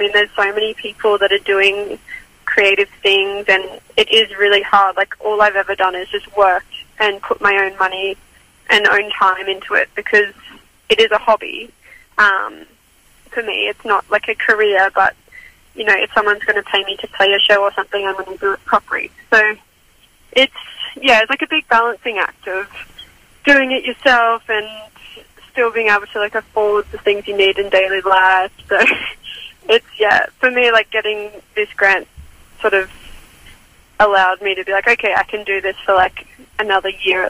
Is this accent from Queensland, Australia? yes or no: yes; Brisbane, Queensland, Australia; now in Sydney, Australia; because I'm from Brisbane originally, and I feel like I've been very well accepted into the Sydney music industry and community.